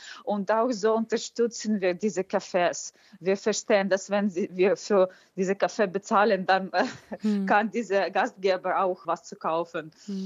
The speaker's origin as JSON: {"language": "German", "region": "Kyiv", "country": "Ukraine", "tie": "born or raised there", "said": "beruflich habe ich viel mehr zu tun jetzt in Kiew und deswegen bin ich gekommen und auch ich habe meine Heimatstadt sehr vermisst"}